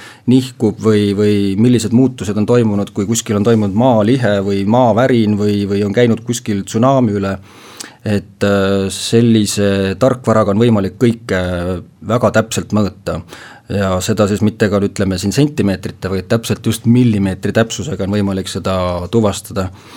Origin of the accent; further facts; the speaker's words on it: Kohtla-Järve, Ida-Viru County, Estonia; minu kodukandis Ida-Virumaal Kohtla-Järve on üks selline õõnsaks kaevatud maapinnal olev linn